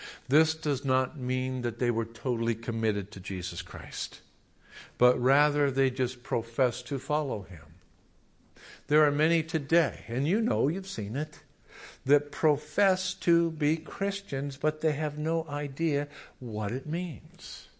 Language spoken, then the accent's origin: English; La Puente, California, United States; But I grew up in La Puente.